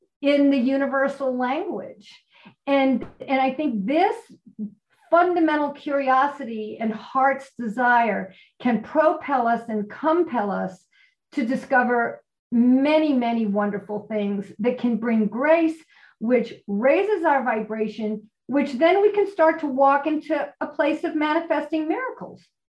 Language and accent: English; New Orleans, Louisiana, United States; And it started after the BP oil spill, when I'm from New Orleans and my worst nightmare then was happening.